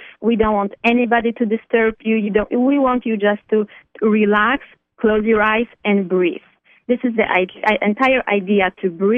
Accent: Poland; English is a second language; as you can easily hear, I wasn't born here. I'm originally from Poland

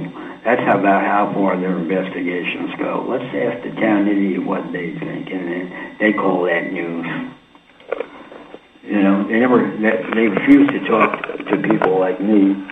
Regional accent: New York, United States; Hey, I'm from New York. We do things fast. We think fast.

